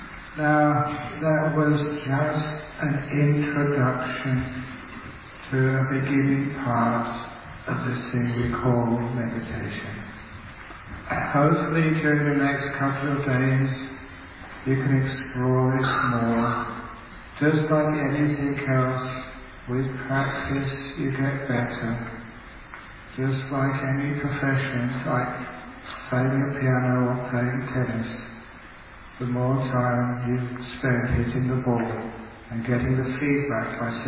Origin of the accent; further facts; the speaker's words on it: England, United Kingdom; because I'm English myself